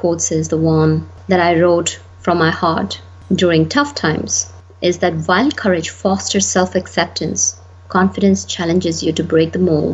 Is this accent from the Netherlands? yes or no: no; India; moved away as an adult; now in United States; My cultural background is I come from India, and U.S. has been my home for more than my lifespan in India. So U.S. has become home.